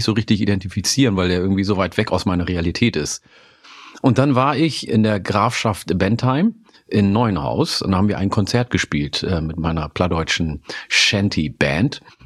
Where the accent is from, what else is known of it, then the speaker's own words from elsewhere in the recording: Oromia, Ethiopia; in meiner Heimat, in meiner ursprünglichen Heimat in Oromia, isst man nämlich auch Grünkohl